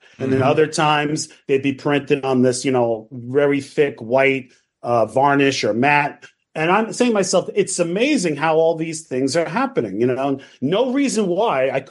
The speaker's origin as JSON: {"language": "English", "town": "Massapequa", "region": "New York", "country": "United States", "tie": "born or raised there", "said": "Yeah, I grew up in Massapequa, Long Island, mm-hmm. and there was a closeout store there called Odd Lot."}